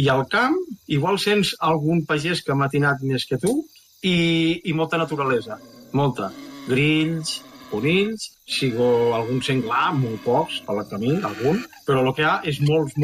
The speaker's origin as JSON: {"language": "Catalan", "town": "Aitona", "region": "Catalonia", "country": "Spain"}